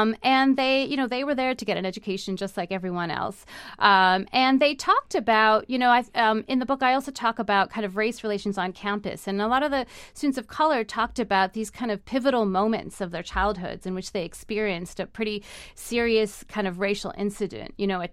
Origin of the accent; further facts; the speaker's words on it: United States; also born or lived in United Kingdom; One is that I was based in the UK. I was on the faculty at the University of London at the time. I'm from the United States.